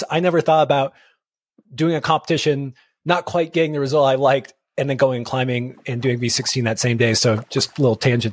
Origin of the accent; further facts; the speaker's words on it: West Coast, United States; maybe just because I'm from the West Coast, something that was always, we always had like a bit of mystery around the Southeast.